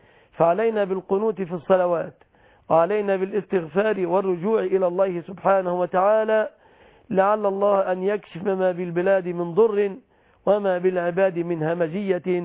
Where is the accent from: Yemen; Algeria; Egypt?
Egypt; بلادنا مصر